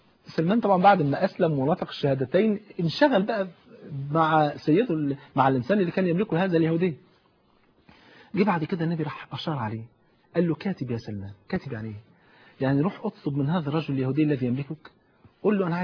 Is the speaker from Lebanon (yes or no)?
no; Egypt; ان انا افتخر اقول انا مصري